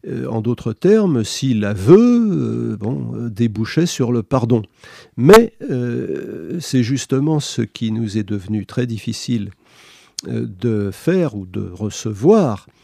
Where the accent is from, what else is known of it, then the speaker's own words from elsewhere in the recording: France; comme je vis en France et je suis français, je vois les choses d'un petit peu plus près.